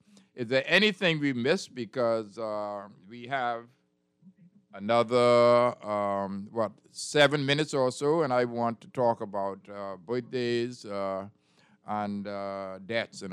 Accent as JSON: {"language": "English", "town": "Mangrove Cay", "country": "Bahamas", "said": "When you hear about … we are from Mangrove Key"}